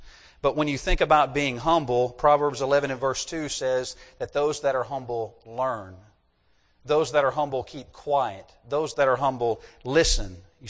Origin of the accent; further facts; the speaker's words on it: the South, United States; I'm from the South. Fried okra is like vitamins in the South.